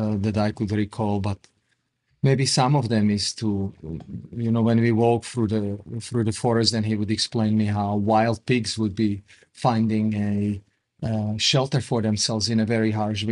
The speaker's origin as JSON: {"language": "English", "country": "Slovakia", "tie": "born or raised there", "said": "So I grew up in Slovakia, having wonderful parents and wonderful grandparents, being surrounded by beautiful nature, by amazing native culture, great singing, very athletic folk dance. By great nature, I mean a lot of mountains, a lot of lakes"}